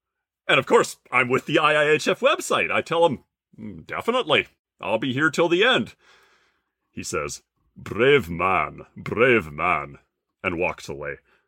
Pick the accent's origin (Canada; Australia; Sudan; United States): Canada; the only resemblance between me and Bieksa is that we're Canadian males over 6 feet tall.